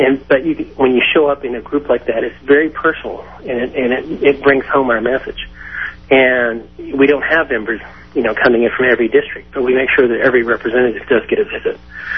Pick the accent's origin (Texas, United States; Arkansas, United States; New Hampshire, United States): Texas, United States; Stephenville; And I'm from Stephenville, Texas, which is a small town outside of Fort Worth and, you know, a good 60 miles from anything.